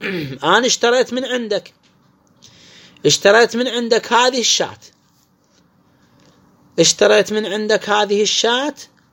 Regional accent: Iraq; هو أكو 50 دينار عندنا بالعراق؟

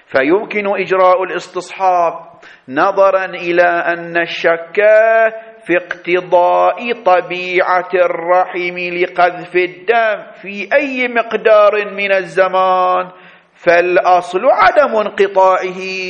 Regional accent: Bahrain; ما عندكم احنا عندنا في البحرين يسمونها شنو؟

